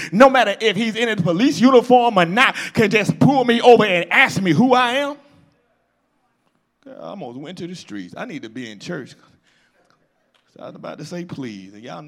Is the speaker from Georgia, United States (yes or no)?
yes; Atlanta, Georgia, United States; Because Georgia, see, I'm from Atlanta. I claim Georgia sometimes.